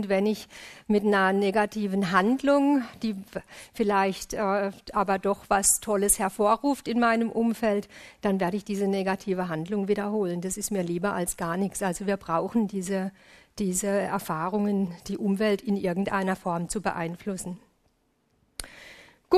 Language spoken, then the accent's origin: German; Freiburg, Baden-Württemberg, Germany; Ich komme aus Freiburg, wir haben einen Wohnungsnotstand, das ist unterirdisch